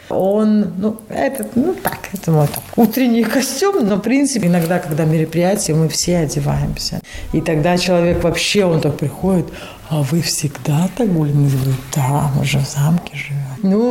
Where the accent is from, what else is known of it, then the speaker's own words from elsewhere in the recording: Riga, Latvia; Да-да-да, я из Риги. Всю жизнь прожила в Риге